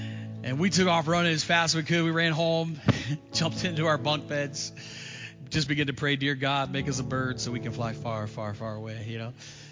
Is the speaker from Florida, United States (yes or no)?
yes; Florida, United States; When I grew up in Florida, like I said, I've told this story before, so if you've heard it, but I grew up in Florida